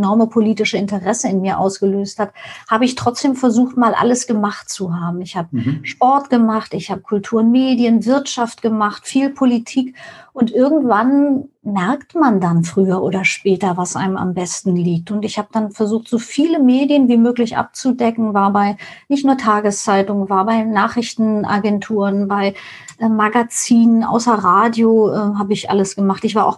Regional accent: East Germany, Germany; Ich bin in der DDR aufgewachsen und hatte das große Glück, in einem, wie soll ich sagen, DDR-systemkritischen Haushalt aufzuwachsen.

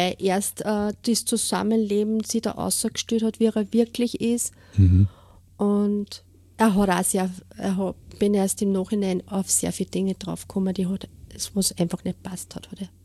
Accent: Austria; ich wohne in Steyr, in Münichholz. Ja. Schon eigentlich, ich bin eine waschechte Steirerin.

